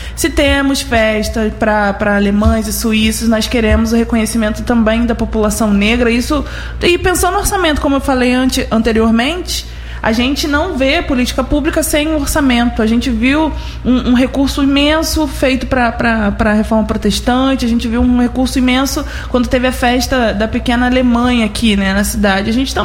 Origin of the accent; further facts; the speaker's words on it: Bom Jesus do Itabapuana, Rio de Janeiro, Brazil; born there; fui a Bom Jesus Itabapuana receber uma homenagem, onde eu nasci.